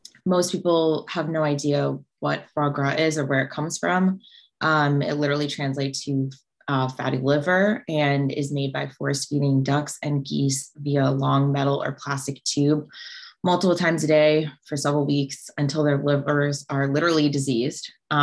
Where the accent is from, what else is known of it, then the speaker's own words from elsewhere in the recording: New York City, New York, United States; including my hometown of New York City